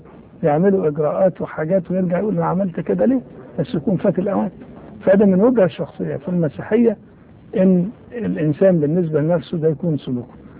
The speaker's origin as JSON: {"language": "Arabic", "country": "Egypt", "said": "أنا كمصري لي أخوات تجندوا في الجيش وحاربوا"}